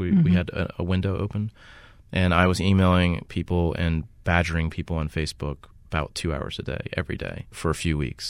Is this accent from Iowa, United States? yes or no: no; Louisiana, United States; I'm born and raised. I grew up in the Irish Channel. So my dad's British. My mom's from southeastern Louisiana.